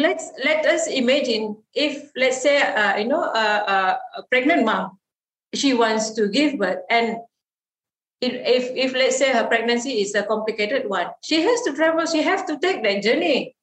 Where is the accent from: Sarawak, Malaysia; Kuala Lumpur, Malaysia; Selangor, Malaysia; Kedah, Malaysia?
Sarawak, Malaysia; Lawas; like I am familiar with my place here in Lawas, I'm from the Ulu.